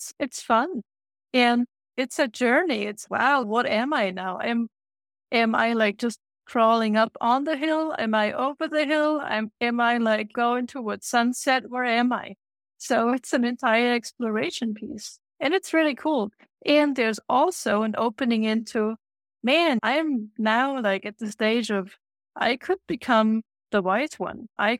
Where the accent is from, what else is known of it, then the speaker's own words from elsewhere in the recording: Bavaria, Germany; English is a second language; Hey, I'm from Bavaria.